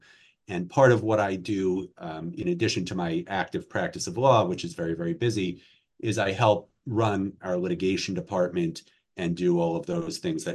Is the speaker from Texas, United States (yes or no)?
no; New Jersey, United States; I grew up in New Jersey, and my father was and is a very, very talented, exceptional trial lawyer.